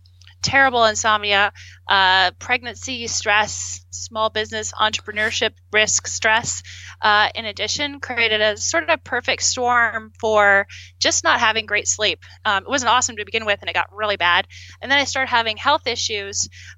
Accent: Canada; I'm from Canada originally, and I was on the junior Olympic team

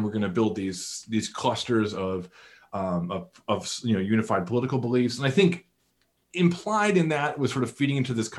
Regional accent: Northeast, United States; I grew up in the Northeast, relatively liberal world

